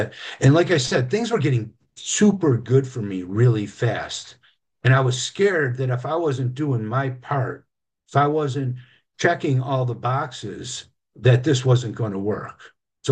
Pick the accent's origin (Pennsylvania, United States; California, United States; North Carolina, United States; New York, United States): New York, United States; Derby; I said, I'm from Derby.